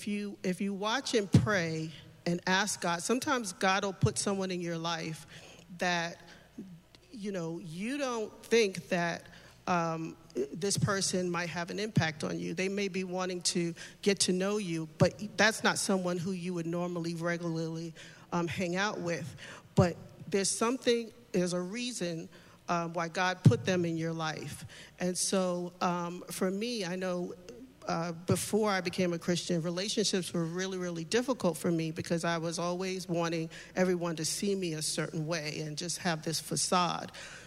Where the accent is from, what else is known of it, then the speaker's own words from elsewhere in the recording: New York, United States; And me being a New Yorker, I was just rough around the edges.